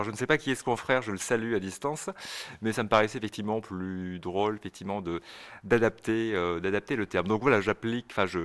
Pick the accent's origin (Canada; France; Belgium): France; Talence, Nouvelle-Aquitaine; Je suis natif de Talence, près de Bordeaux. Bon, j'ai travaillé une vingtaine d'années en région parisienne, dans la Marne également, à Épernay.